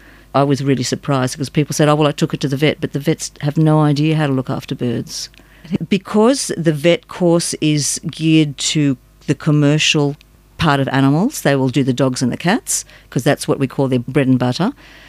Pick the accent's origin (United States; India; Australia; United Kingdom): Australia; I'm Australian born and bred